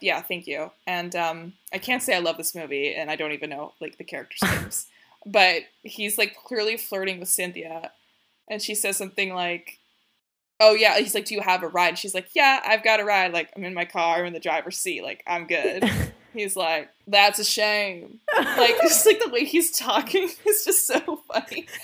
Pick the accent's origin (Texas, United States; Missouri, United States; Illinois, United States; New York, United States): Texas, United States; It's like I care more about being from Texas than I do from like being from America.